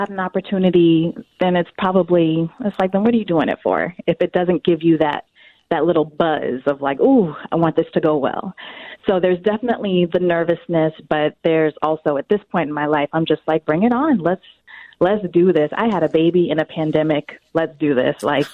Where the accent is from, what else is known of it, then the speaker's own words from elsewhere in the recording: North Carolina, United States; born there; Well, I was born in North Carolina many years ago